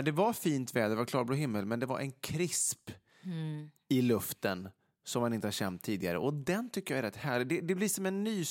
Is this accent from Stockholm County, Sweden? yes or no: no; Vegby, Västra Götaland County, Sweden; När vi åkte i Vegby då, där jag är uppvuxen. Där fanns ju ingen högstadieskola, utan det fanns ju inne i Ulricehamn.